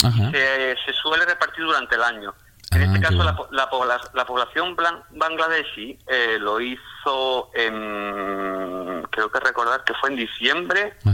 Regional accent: Córdoba, Andalusia, Spain; now in England; yo soy de Córdoba, yo vengo de Andalucía, de Córdoba.

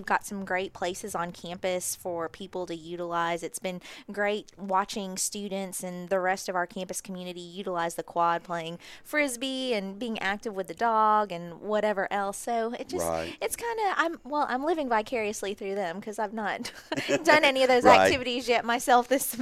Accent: Philippines; you know, being Filipino. My people hail from the equator, so I don't always do as well with the cold stuff.

